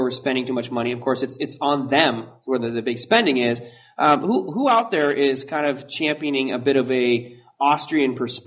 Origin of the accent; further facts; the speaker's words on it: United States; It just strikes me as an American